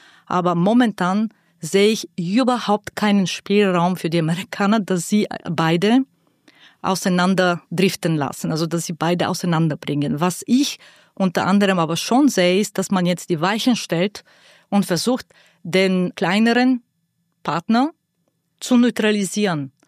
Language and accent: German; Sofia, Sofia City, Bulgaria; Dort geboren, dort groß geworden.